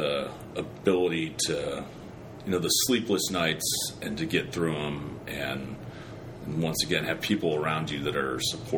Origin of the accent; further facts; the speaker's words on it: Illinois, United States; we're from Illinois.